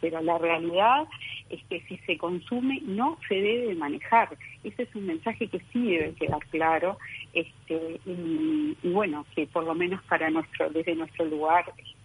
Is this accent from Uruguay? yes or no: yes; Uruguay